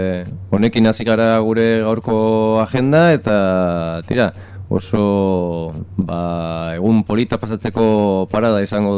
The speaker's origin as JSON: {"language": "Basque", "region": "Nouvelle-Aquitaine", "country": "France", "said": "Iparraldekoa gara, hombre."}